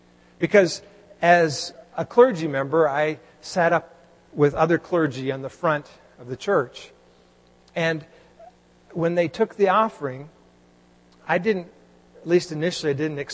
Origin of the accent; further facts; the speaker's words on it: Texas, United States; Growing up in Texas, We hardly tipped. This has probably changed. It's been a while since I lived back in Texas